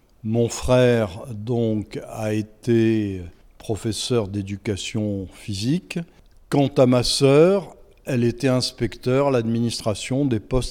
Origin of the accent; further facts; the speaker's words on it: Algiers, Algiers Province, Algeria; Alors, moi, je suis né à Alger parce que mon père était ingénieur des arts et métiers et il était effectivement en poste à Alger lorsque je suis né.